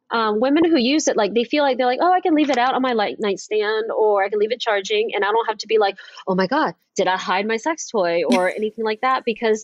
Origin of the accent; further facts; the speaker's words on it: Atlanta, Georgia, United States; Yeah, so first of all, I'm from Atlanta, and I went to school at Georgia Tech